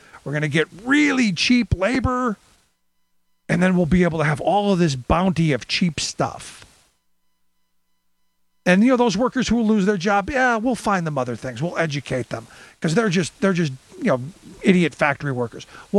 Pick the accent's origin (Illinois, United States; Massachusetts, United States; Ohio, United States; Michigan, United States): Ohio, United States; Cleveland; Because I lived through deindustrialization when I grew up in Cleveland.